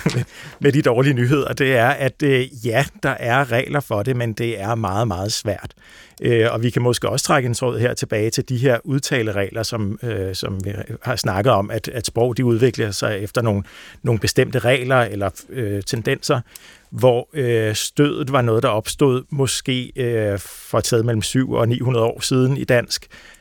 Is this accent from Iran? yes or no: no; Capital Region of Denmark, Denmark; accent: Bornholm, without stød; jeg kommer fra Bornholm, hvor jeg er vokset op uden det her stød, og det var noget, jeg skulle lære, da jeg startede på universitetet som en 25-årig cirka